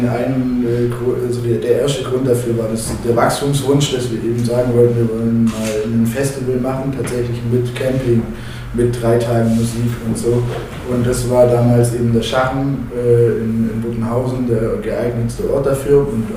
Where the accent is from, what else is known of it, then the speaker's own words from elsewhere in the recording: Baden-Württemberg, Germany; ich selber komme von der Schwäbischen Alb, aber uns ist Reutlingen auch wichtig.